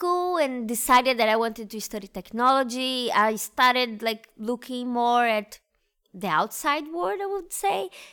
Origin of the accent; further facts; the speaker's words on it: Sergipe, Brazil; now in Canada; Brazil at the Federal University of Sergipe. That's my home state. It's the smallest state in the country